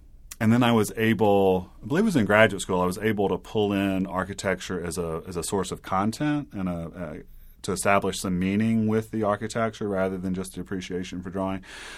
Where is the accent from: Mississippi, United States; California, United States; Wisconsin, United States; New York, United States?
Mississippi, United States; Hattiesburg; now in Tuscaloosa, United States; Well, I was born in Hattiesburg in 1978 and grew up there, went to college at the University of Mississippi, later went to University of Alabama. But Hattiesburg, yeah, that was about 18 years of my life spent there.